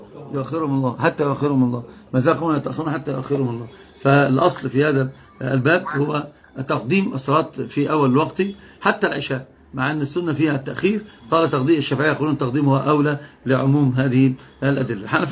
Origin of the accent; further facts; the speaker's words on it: Tunisia; انا قلت تونسي مفتخر وافتخر،